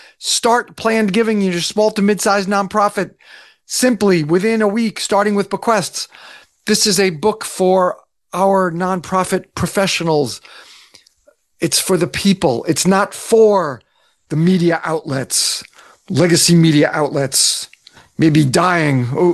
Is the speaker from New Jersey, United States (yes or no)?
yes; New Jersey, United States; I grew up on the other end of the. I grew up in up in Bergen County.